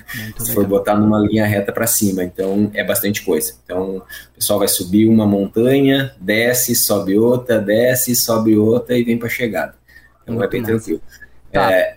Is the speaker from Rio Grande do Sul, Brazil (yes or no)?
yes; Mampituba, Rio Grande do Sul, Brazil; O Newton falou ali que a minha terra é Torres, né? Minha terra mesmo é do lado, que é Mampituba. Eu nasci e fui criado ali do lado de Praia Grande, estudei em Praia Grande a minha vida inteira, morei ali durante muito tempo na região.